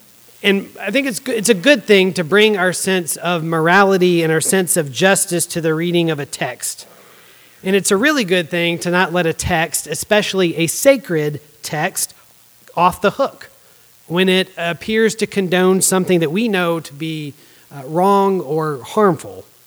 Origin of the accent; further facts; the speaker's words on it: Virginia, United States; now in Arizona, United States; Now, I came here from Virginia, and so this is heresy back there, but I'm in Arizona